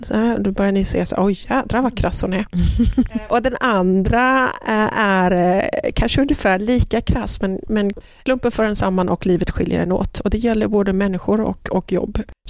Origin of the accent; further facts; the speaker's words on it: Sweden; när jag var hemma i Sverige så var jag rätt mycket sjuk, så att jag spenderade rätt mycket tid på sjukhus i min uppväxt.